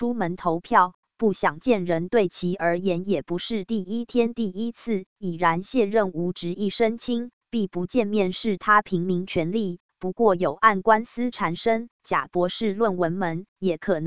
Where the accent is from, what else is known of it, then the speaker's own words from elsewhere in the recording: Taiwan; 身为台湾人